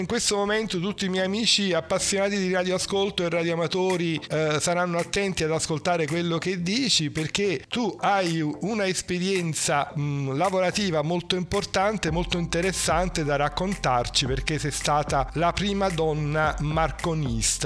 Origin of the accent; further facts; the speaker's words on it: Naples, Campania, Italy; io sono napoletano